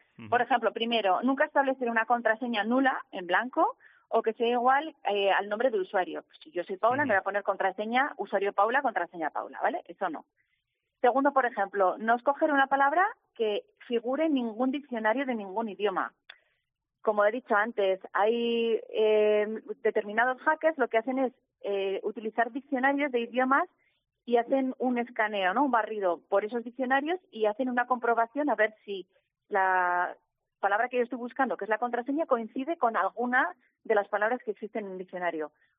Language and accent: Spanish; Pamplona, Navarre, Spain; si saben que soy de Pamplona, con Pamplona